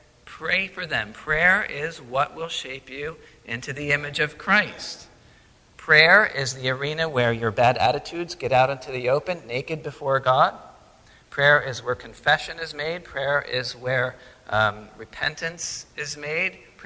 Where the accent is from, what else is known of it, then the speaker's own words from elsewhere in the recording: New York, United States; I grew up in upstate New York.